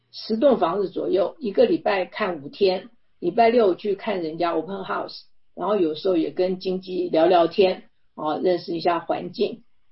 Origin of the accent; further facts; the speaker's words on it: Taiwan; 他说对啊，我是台湾来的，我说我也是，